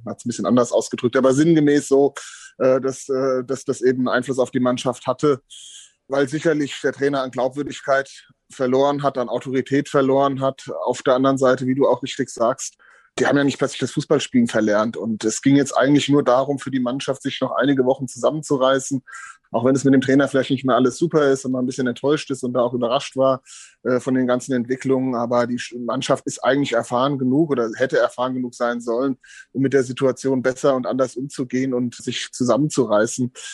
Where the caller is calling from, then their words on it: Hesse, Germany; Servus, grüßt euch aus dem wunderschön verregneten Hessen.